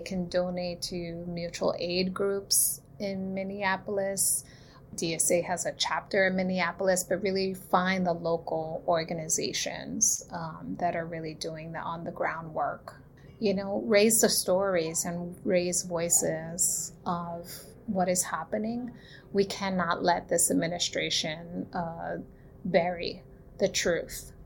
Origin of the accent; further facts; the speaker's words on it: Puerto Rico; I'm from Puerto Rico, known as Boricua